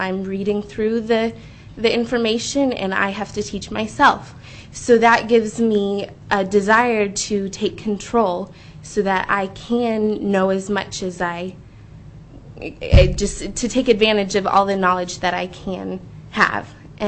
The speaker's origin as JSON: {"language": "English", "town": "Fairbanks", "region": "Alaska", "country": "United States", "said": "For the record … I'm from Fairbanks."}